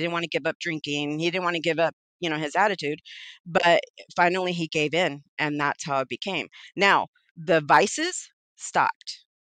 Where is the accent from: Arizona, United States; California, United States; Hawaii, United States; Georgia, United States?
California, United States; Rowland Heights; Born and raised in California and in a small town of Roland Heights, LA County area. It's by West Covina, by that area.